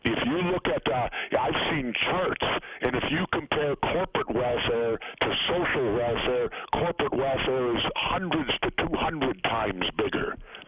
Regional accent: San Diego, California, United States; He was from New York. I was from San Diego.

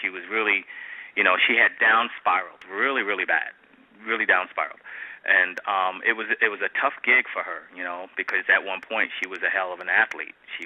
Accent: Brooklyn, New York, United States; born and raised in Bedford-Stuyvesant, Brooklyn.

